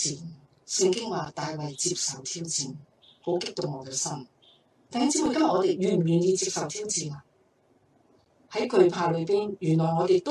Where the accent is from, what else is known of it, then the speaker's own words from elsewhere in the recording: Hong Kong; 我要记得我们香港人是怎样走过这段日子